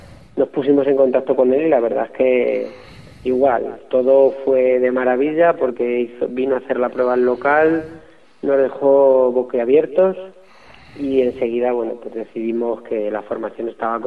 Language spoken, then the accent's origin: Spanish; Toledo, Castilla-La Mancha, Spain; Nosotros somos de Toledo